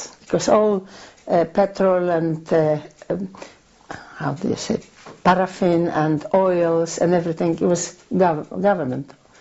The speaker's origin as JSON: {"language": "English", "town": "Kornica", "country": "Poland", "tie": "born there", "second_language": "English", "said": "That's central Poland. It's about 120 kilometers from Warsaw, and between Szelce, that's another town."}